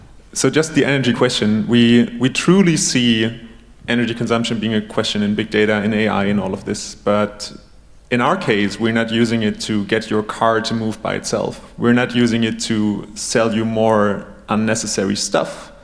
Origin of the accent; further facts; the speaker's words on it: Germany; as I'm being Icelandic, or partly Icelandic, growing up in Germany, but still having closely family ties there